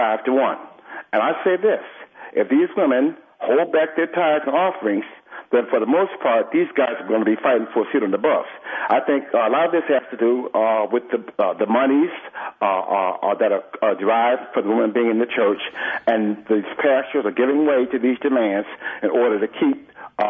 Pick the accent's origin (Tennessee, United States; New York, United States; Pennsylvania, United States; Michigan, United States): Michigan, United States; Detroit; I'm from Detroit, Michigan. A lot of pastors these days in my community are driving Rolls Royces and Cadillacs and so on and so forth.